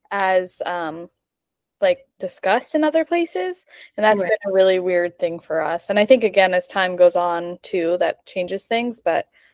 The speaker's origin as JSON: {"language": "English", "region": "New Jersey", "country": "United States", "said": "because my husband and I, like Morgan said, we're from New Jersey. A lot of people in our town were impacted."}